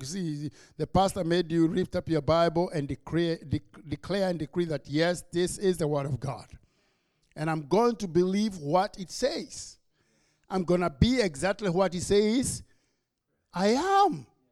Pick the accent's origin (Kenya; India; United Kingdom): Kenya; accent: Kenyan; now in United States; I'm from Kenya. And of course, like I said, you don't have to be told because as soon as I open my mouth, you realize my accent is Kenyan. And because I was born in Kenya.